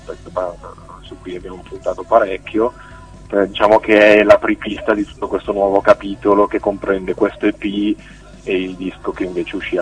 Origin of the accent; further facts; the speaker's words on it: Milan, Lombardy, Italy; Siamo di Milano, più o meno di Milano, diciamo i monti sopra Milano